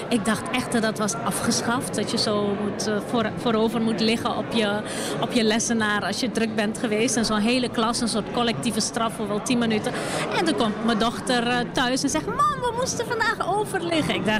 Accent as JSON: {"language": "Dutch", "country": "Suriname", "tie": "born or raised there", "said": "Ik heb zelf op school gezeten als klein meisje in Suriname."}